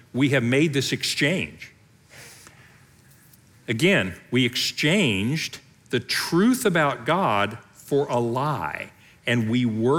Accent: Oklahoma, United States; Yeah, I mean, I'm from Oklahoma. We have every form of barbecue known to man.

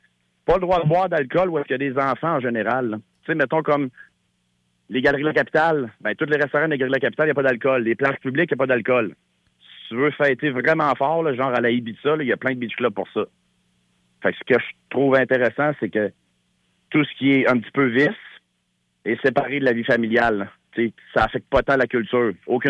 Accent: Chibougamau, Quebec, Canada; je suis neuf Chibougamau, moi, là. Fait que, je suis fier de Québécois, j'ai servi mon pays pendant 15 ans, là. J'étais dans les forces armées avant, là.

